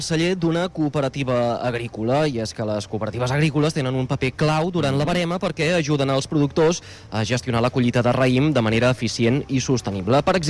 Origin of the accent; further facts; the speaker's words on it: Salomó, Catalonia, Spain; d'aquesta cooperativa agrícola del meu poble, deixa'm dir, que avui hi he tornat, de Salamó.